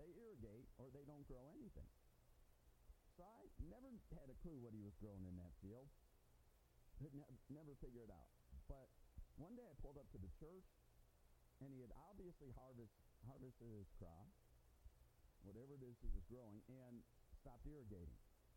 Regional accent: Detroit, Michigan, United States; I grew up in Detroit in the asphalt jungle.

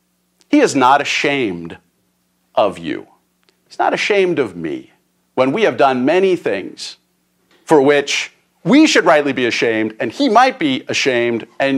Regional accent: Pittsburgh, Pennsylvania, United States; I'm from Pittsburgh.

